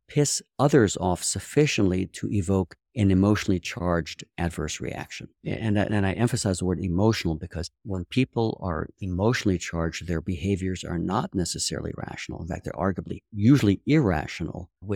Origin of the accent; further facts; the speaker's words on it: Pittsburgh, Pennsylvania, United States; I demonstrate my Pittsburgh credentials by bleeding black and gold here on your podcast